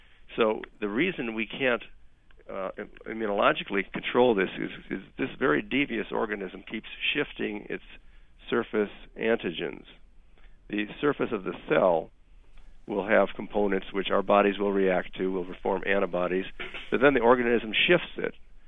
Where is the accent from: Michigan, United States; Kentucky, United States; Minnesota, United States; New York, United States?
Minnesota, United States; My home state of Minnesota had malaria up till about the year 1900.